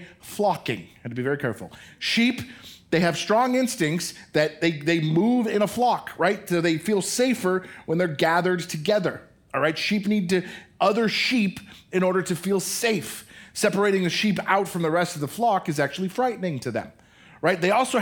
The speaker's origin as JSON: {"language": "English", "town": "Denver", "region": "Colorado", "country": "United States", "tie": "born there", "said": "All right, I was born in Denver."}